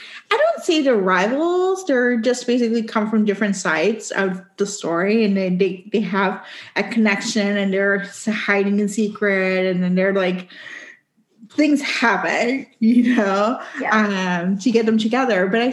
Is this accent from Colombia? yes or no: no; Puerto Rico; moved away as an adult; I left home at 18 and I was like, same thing. I'm from Puerto Rico.